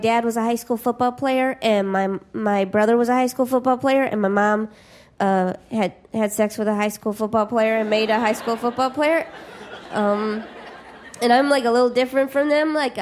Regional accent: Midwest, United States; Hello. I'm from the Midwest. Is anyone else from the Midwest?

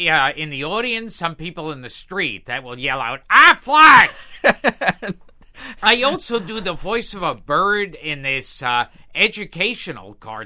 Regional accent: Brooklyn, New York, United States; In Brooklyn.

